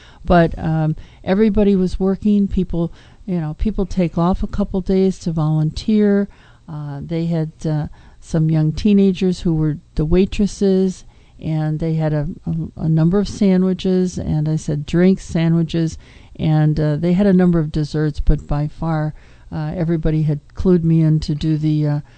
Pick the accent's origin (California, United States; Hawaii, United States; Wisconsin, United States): Wisconsin, United States; those of you who know me know I grew up in Wisconsin, this reminded me of the small town ice cream socials